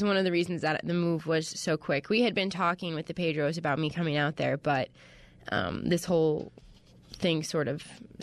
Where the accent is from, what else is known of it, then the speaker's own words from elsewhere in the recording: Ohio, United States; I'm originally from Ohio.